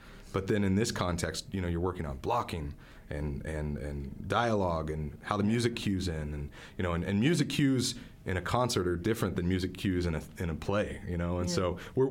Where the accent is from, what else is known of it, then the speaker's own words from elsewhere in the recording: Tulsa, Oklahoma, United States; I grew up in Tulsa, and I'd just written a song about the 1921 Tulsa race riot.